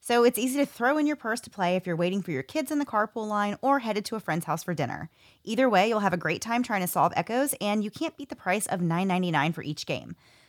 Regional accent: California, United States; now in Texas, United States; right before I moved here to Texas, right. I came from California because that happened.

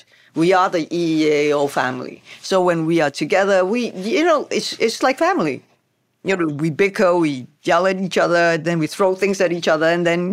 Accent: Hong Kong; we come from Hong Kong

